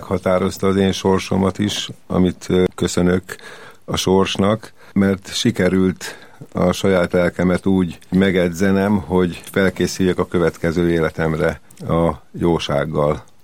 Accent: Hungary; Mindenképpen én egy olyan korban nevelkedtem, amikor Magyarország ugye Szovjetuniónak az árnyékában létezett

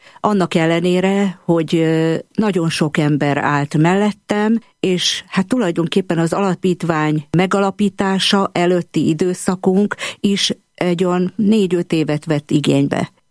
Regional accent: Budapest, Hungary; Kőbányán, Budapesten születtem, hát Kőbánya szívem csücske, úgyhogy én nagyon szeretek ott lenni, ott élni, és ott is dolgozok, amióta csak dolgozom. Nemigen hagytam el Kőbányát soha. Keresztény családból származom, egy nagy családból, tulajdonképpen 7. gyerekként születtem meg

